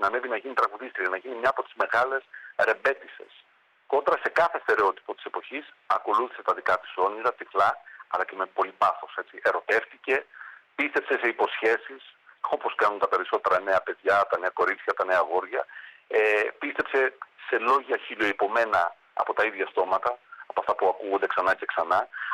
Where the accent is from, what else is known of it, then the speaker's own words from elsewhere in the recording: Trikala, Thessaly, Greece; μεγάλωσα στα Τρίκαλα. Γαλουχήθηκε μέσα στην πόλη που το ρεμπέτικο αναβλύζει από παντού, υπάρχει παντού γύρω.